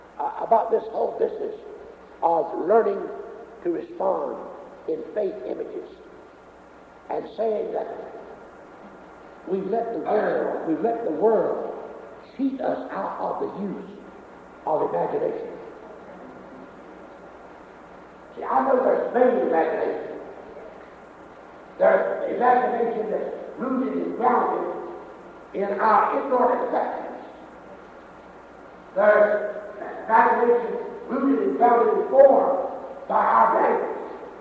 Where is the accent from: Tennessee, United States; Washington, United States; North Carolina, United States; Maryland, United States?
North Carolina, United States; See, as I grew up in North Carolina, we didn't talk about baptism with the Holy Spirit.